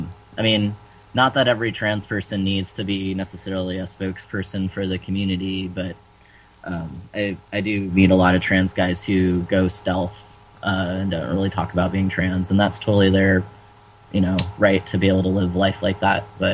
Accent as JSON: {"language": "English", "region": "Georgia", "country": "United States", "tie": "born or raised there", "also_born_or_lived": "San Francisco", "moved": "yes", "lives_now": "Oakland, United States", "said": "I grew up in Georgia, which is, you know, pretty conservative."}